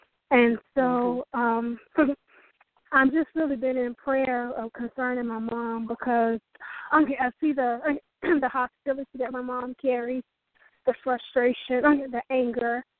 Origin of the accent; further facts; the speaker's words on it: North Carolina, United States; I'm from North Carolina. How y'all doing tonight?